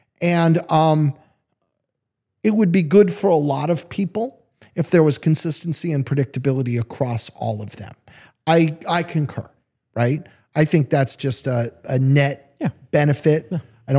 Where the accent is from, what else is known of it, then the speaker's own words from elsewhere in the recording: United States; As an American talking to a Canadian, it's not a joke to a whole lot of us either.